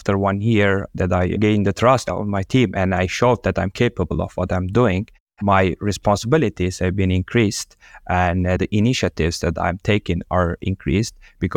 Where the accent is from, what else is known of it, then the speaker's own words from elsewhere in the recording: Istanbul, Turkey; English is a second language; I born and raised in Istanbul, Turkey